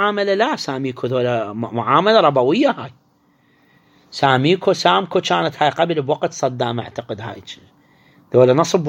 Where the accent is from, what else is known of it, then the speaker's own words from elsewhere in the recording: Iraq; عندنا في العراق